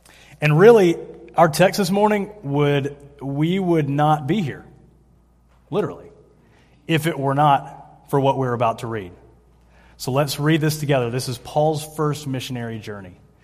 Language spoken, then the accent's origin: English; Roswell, Georgia, United States; now in Lakeland, United States; I came down from Atlanta, where my wife and I grew up in the same city, just northeast of Atlanta, little, not so little town called Roswell.